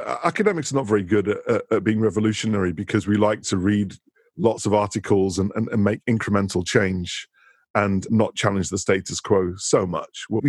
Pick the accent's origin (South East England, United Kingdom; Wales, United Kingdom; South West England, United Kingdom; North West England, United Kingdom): North West England, United Kingdom; Manchester; And I'm born and raised in Manchester